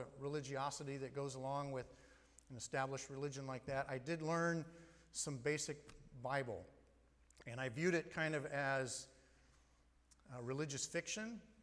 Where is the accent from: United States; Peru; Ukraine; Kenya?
United States; St. Paul, Minnesota; I grew up in St. Paul. My wife, Katie, over there, and I both St. Paul natives.